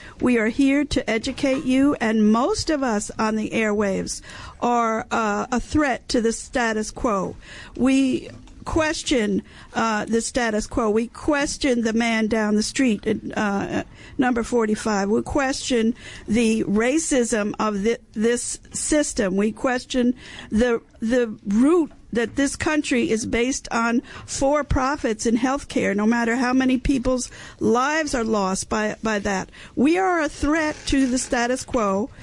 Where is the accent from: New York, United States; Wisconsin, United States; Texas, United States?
New York, United States; New York City; I grew up listening in New York City to WBAI.